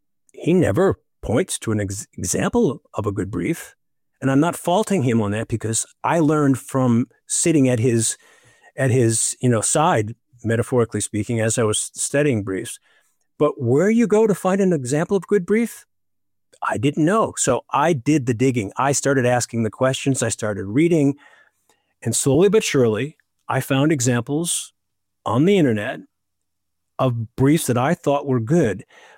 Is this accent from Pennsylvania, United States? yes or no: no; Milwaukee, Wisconsin, United States; And I came back to Milwaukee in my hometown.